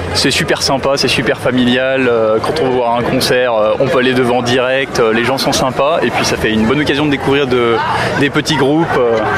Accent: Grenoble, Auvergne-Rhône-Alpes, France; je viens de Grenoble.

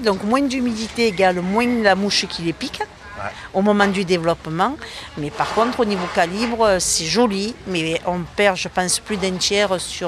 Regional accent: Rosières, Auvergne-Rhône-Alpes, France; nous, on est de Rosières, donc petit hameau de Balbiac.

